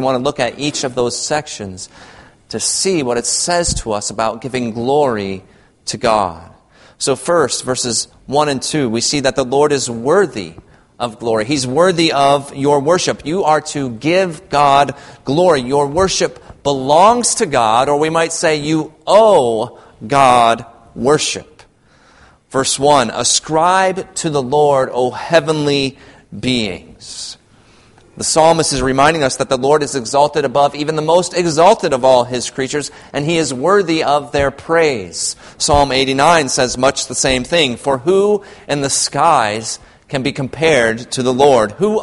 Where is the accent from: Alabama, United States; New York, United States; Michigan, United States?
Michigan, United States; It's a game I played often as a kid growing up in Michigan, a great place to play, especially in the winter times when we would get all the snow